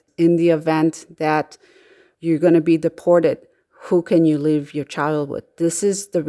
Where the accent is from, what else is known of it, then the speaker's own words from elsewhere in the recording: Chicago, Illinois, United States; I am from Chicago. I am a trauma therapist.